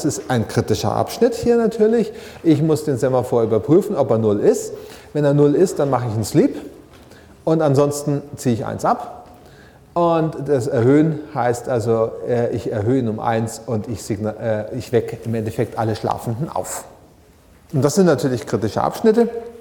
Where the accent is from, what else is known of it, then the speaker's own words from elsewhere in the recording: Bavaria, Germany; also gerade als Franke, ne?